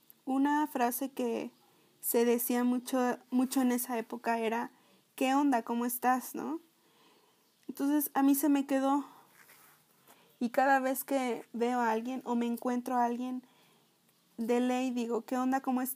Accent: Mexico; tengo 29 años, soy mexicana

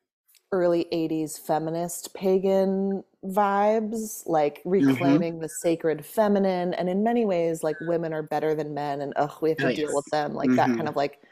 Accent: California, United States; I grew up in the Bay Area, so it was very, like, gay, lesbian, I bi

